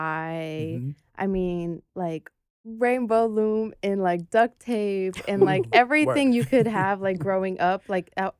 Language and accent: English; Memphis, Tennessee, United States; I'm from Memphis. I'm a dancer.